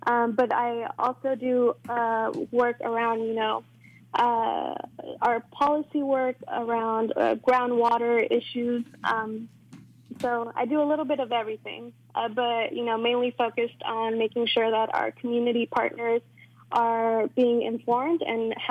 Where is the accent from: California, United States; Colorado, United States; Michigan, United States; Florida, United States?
California, United States; Merced; So I'm originally from Merced, California, which is in the Central Valley. And I am a first-generation student that moved to Santa Cruz in 2015.